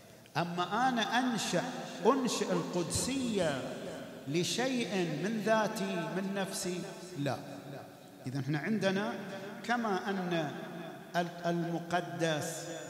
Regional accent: Saudi Arabia; حتى احنا في بلادنا هذا بلاد الحرمين مصنفة عندنا في المملكة العربية السعودية

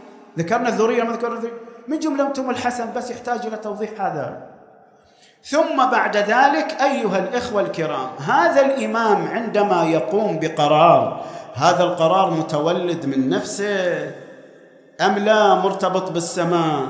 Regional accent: Qatif, Eastern Province, Saudi Arabia; يوجد عندنا في القطيف في غيره في العراق في البحرين توجد منابر محترم

